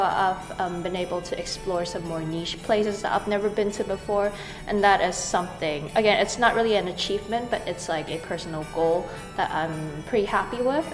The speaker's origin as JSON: {"language": "English", "country": "Canada", "said": "I'm from Canada."}